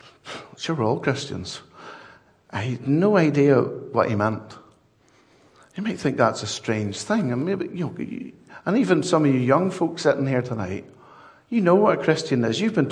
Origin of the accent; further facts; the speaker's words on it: Ballymena, Northern Ireland, United Kingdom; But I'm sure growing up in Ballymena that at some point somebody reached someone in our family, a tract, or invited some of us to a gospel mission or an outreach or otherwise.